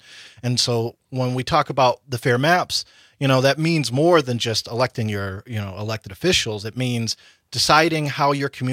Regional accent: Cleveland, Ohio, United States; moved away as an adult; now in Milwaukee, United States; I am a proud Cleveland native, nice. Born and raised in Ohio. And I moved to Milwaukee back in 2014 to go to Marquette Law School.

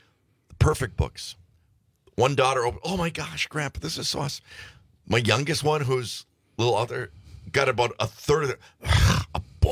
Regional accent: Michigan, United States; I'm not a Michigan fan. I'll be honest with you. I grew up in Michigan.

